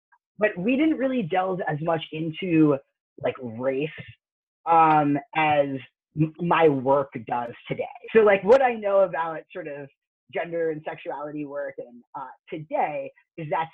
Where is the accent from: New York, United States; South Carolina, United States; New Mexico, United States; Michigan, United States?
New York, United States; Well, I'm originally from New York.